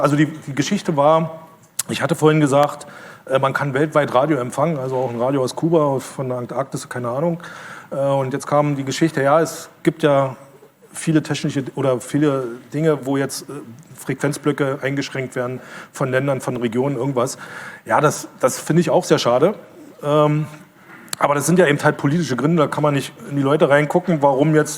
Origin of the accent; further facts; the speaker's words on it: Berlin, Germany; Also ich war früher in der DDR auch glücklich. Ich bin Berliner Kind, Ostberliner Kind. Ich war glücklich, dass ich in Berlin gewohnt habe